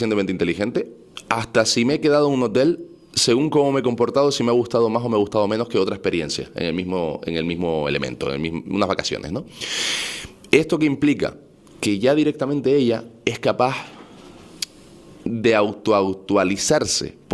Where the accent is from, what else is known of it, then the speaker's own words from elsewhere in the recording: Canary Islands, Spain; sabe que soy un chico canario, tinerfeño, empresario, de 31 años.